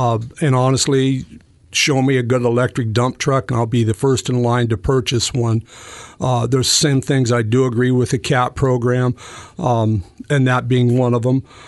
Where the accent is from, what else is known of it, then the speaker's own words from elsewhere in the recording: Florence, Oregon, United States; I was born and raised in the Florence area. Lived there all my life.